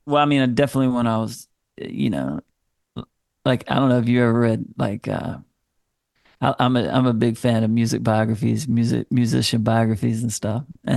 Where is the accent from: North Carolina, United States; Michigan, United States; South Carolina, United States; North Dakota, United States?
South Carolina, United States; Anderson; when we played in my hometown in Greenville, South Carolina, like I grew up in Anderson, but Greenville is like the big town, you know, next to us, 45 minutes away